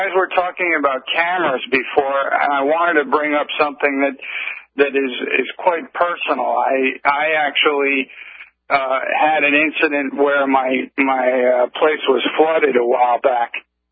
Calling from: Sarasota, Florida, United States; down here in Sarasota

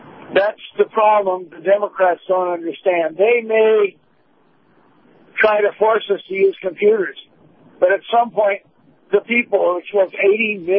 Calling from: Denver, Colorado, United States; in Denver.

